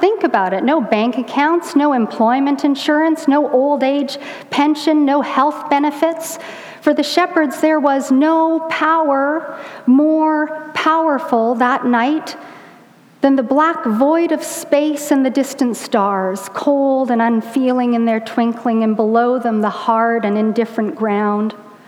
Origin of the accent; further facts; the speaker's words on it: Edmonton, Alberta, Canada; I grew up in Edmonton, where at this time of the year, the sun doesn't rise until almost 9 a.m. and it sets at 4 p.m.